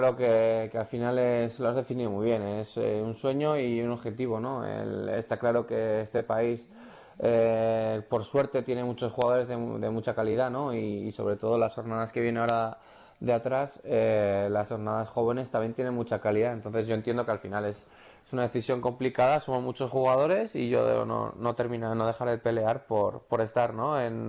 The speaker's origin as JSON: {"language": "Spanish", "town": "Irurzun", "region": "Navarre", "country": "Spain", "tie": "born or raised there", "moved": "yes", "lives_now": "Madrid, Spain", "said": "Me he criado en Irurzun, soy de Irurzun"}